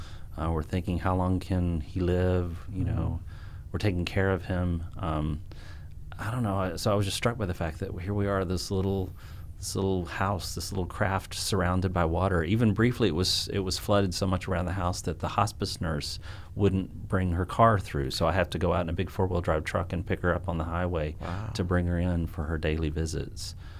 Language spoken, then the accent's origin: English; Arkansas, United States; I was born and raised in Arkansas, and this happened in Arkansas, and I was the first Arkansas poet that they had ever published.